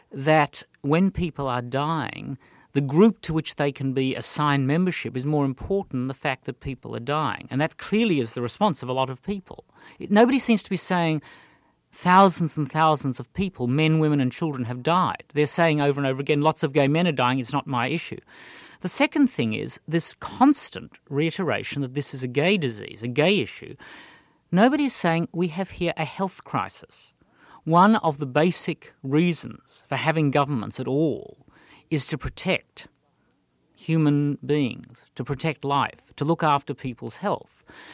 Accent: Australia; accent: Australian; as an Australian, which I guess people could tell from the accent, I'm not American.

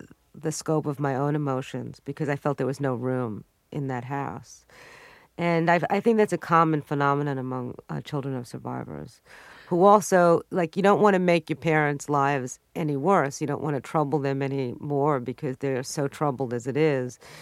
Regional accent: Brooklyn, New York, United States; also born or lived in Long Island; I was this kid growing up in Brooklyn and Long Island, you know, with all these American privileges and being inundated with sitcom television.

